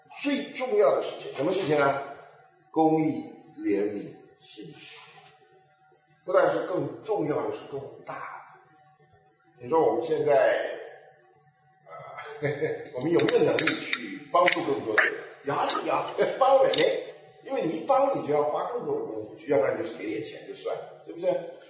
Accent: China; 我们中国人讲为见树见林，就是这个东西啊。

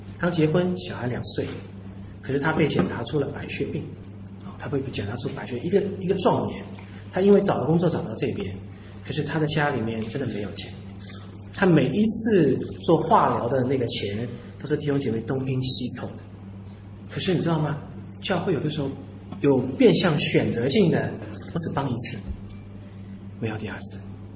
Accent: Hangzhou, Zhejiang, China; 我们那边余杭区啊，好多安徽的弟兄姐妹都快要占了大半了

